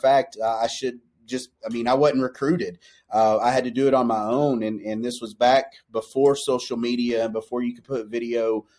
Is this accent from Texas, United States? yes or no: yes; Corsicana, Texas, United States; I'm actually originally from Texas. Family still lives down there. Grew up in the Dallas-Fort Worth area, Corsicana, Texas.